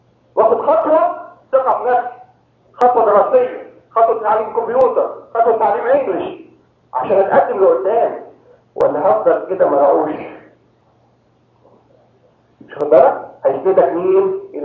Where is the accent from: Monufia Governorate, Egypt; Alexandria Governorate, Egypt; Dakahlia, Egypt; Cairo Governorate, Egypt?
Cairo Governorate, Egypt; Cairo; now in United States; دخلت على الكنيسة أول مرة، أنا جاي من القاهرة.